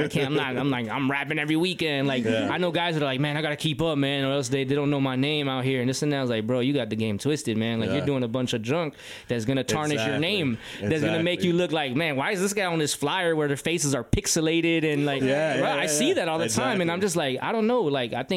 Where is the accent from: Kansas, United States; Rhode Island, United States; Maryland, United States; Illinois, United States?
Illinois, United States; Chicago; And I didn't go to school for, like, you know, growing up in Chicago in the music business, definitely, which is a whole other